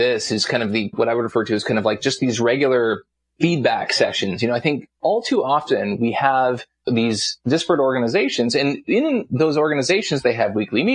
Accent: Canada; I'm Canadian, right? So I'm going with penalty.

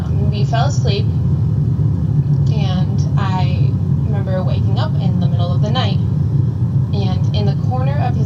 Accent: Connecticut, United States; So I'm 22. I'm from Connecticut.

